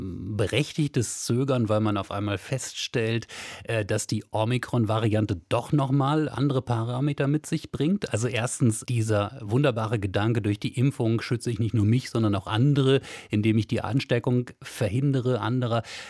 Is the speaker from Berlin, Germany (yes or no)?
yes; Berlin, Germany; Ich habe ja übrigens was gelernt hier als Berliner und auch Vater zweier Töchter, die zur Schule gehen